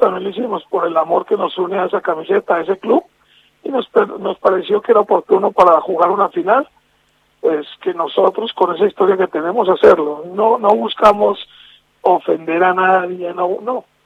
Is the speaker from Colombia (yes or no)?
yes; Colombia; no dejo de ser colombiano por eso, y no dejo de amar a mi país, y no dejo de sentirme orgulloso de ser colombiano, a pesar del estigma, pero soy feliz siendo colombiano y eso no lo voy a cambiar nunca.